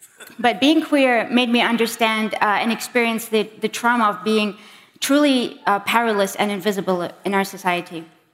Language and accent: English; Bahrain; and I am from Bahrain.